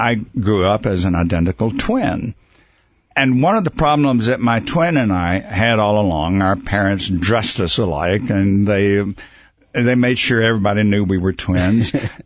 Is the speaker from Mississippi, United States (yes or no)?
yes; Mississippi, United States; also born or lived in Midwest; I didn't like the stereotype that people would have when they find out that originally I was from Mississippi.